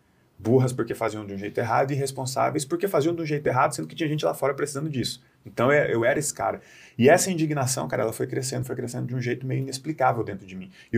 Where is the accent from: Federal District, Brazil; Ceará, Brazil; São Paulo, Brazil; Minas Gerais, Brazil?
Federal District, Brazil; Brasília; Sou de Brasília.